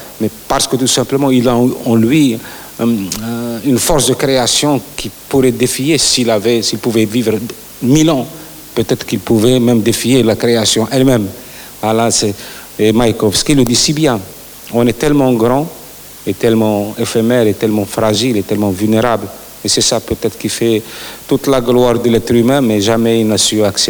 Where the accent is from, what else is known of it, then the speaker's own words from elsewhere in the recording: Béchar, Béchar Province, Algeria; je devais pour rejoindre mon unité faire escale à Béchar, ma ville natale